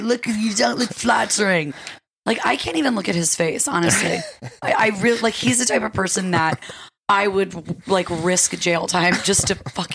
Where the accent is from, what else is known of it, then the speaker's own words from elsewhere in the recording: New York, United States; I'm from New York. Like, fuck is like every other word for me, right.